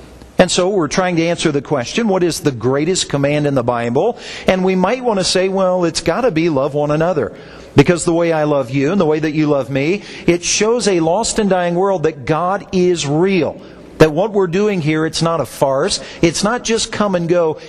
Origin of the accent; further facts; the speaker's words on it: Indiana, United States; I like it in the sense that I'm from Indiana and I like to razz the Broncos